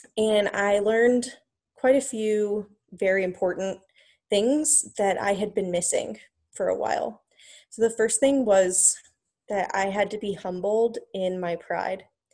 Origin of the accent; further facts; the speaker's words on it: Winston-Salem, North Carolina, United States; given that I was from Winston and had spent my entire childhood there.